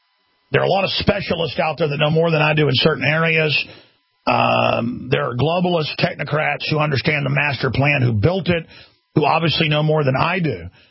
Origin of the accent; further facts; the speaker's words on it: Dallas, Texas, United States; preparing me for this in the school of being streetwise growing up in Dallas